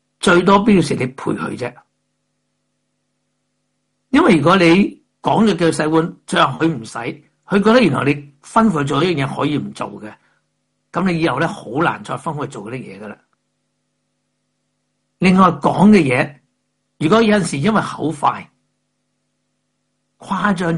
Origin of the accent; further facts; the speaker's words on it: Hong Kong; 我在香港创村长大的。